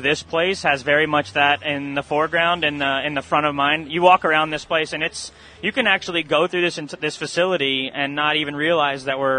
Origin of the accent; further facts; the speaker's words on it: Las Vegas, Nevada, United States; This is, casino's sort of in my DNA. It's in my blood. I grew up in Las Vegas.